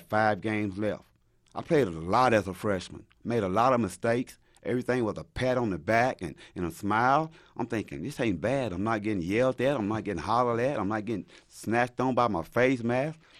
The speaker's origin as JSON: {"language": "English", "region": "Missouri", "country": "United States", "said": "I'm from Missouri."}